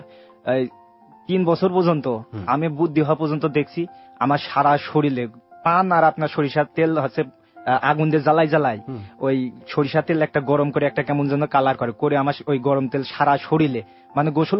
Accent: Kushtia, Khulna Division, Bangladesh; দেশ কুষ্টিয়া থেকে আসছি।

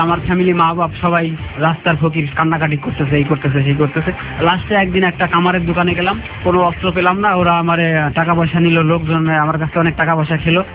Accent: Bangladesh; কিন্তু আমি বাংলাদেশি বলে না, আমি ইন্ডিয়ান লোক হিসাবে সাত মাস রইলাম।

